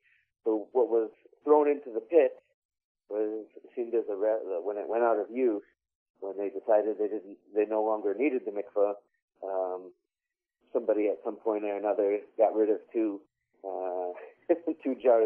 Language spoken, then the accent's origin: English; Detroit, Michigan, United States; I grew up in around Detroit, Michigan, suburbs of Detroit, Michigan, and went to Jewish Hebrew school up until high school